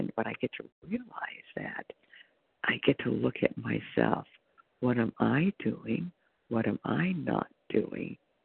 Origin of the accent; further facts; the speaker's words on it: California, United States; Hi, this is … I'm from California.